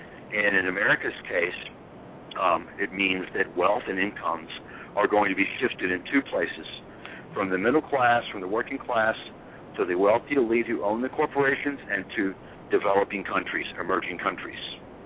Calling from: Texas, United States; Calling from Texas.

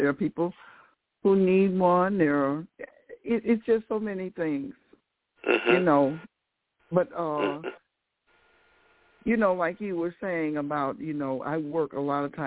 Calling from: St. Louis, Missouri, United States; I'm calling from St. Louis.

